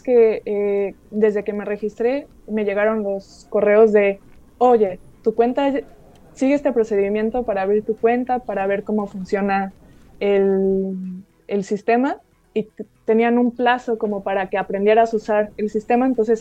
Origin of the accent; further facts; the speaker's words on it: Mexico City, Mexico; yo soy de la Ciudad de México